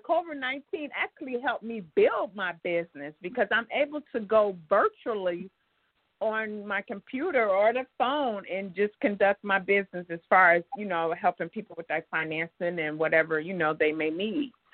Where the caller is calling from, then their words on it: Menifee, California, United States; I'm calling in from Menifee, California.